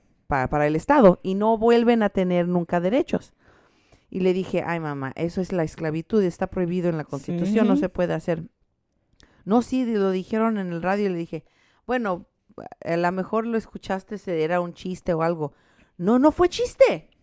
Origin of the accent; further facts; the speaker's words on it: Iowa, United States; also born or lived in Houston; Yo nací en Houston. Pero me crié en Iowa.